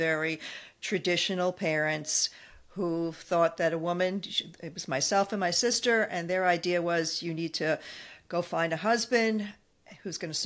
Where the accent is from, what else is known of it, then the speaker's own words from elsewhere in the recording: New York, United States; accent: Long Island; I did not grow up in the city. I grew up on Long Island. So that's where my accent comes from.